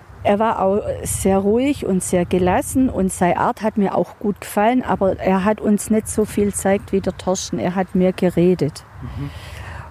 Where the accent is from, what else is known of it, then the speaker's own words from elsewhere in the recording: Schneidheim, Germany; Aus Schneidheim.